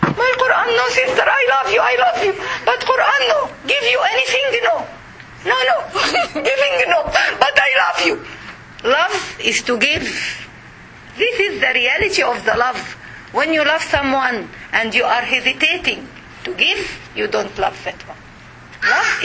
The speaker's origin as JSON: {"language": "English", "country": "Egypt", "said": "I am from Egypt."}